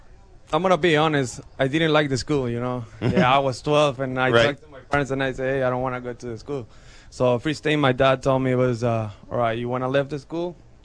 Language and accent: English; Mexico; No, I'm from Mexico.